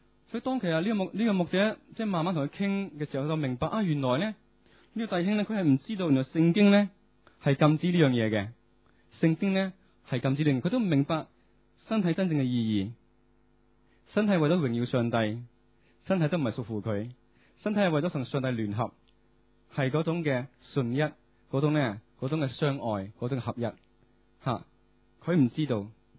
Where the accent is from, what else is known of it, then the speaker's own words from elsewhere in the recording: China; 香港怎样从英国的手中，即是去到中国，我们中国人的手中呢